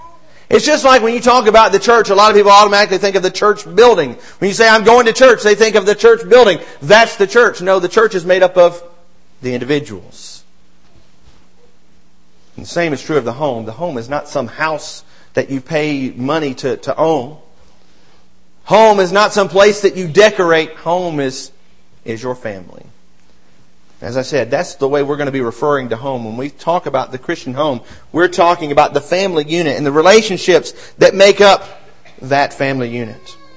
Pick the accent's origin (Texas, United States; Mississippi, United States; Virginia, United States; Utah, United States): Mississippi, United States; also born or lived in Illinois / Arkansas / Alabama; I was born in Illinois and raised in Mississippi and Arkansas and Mississippi and Alabama and have lived in close to 30 homes in my lifetime. I'm only 37.